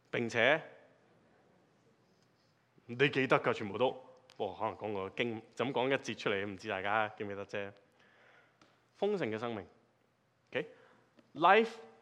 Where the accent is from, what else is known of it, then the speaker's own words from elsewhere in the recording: China; 可能我们中国人有时更加是习惯这套，是吧？兜弯来讲话的，是吧？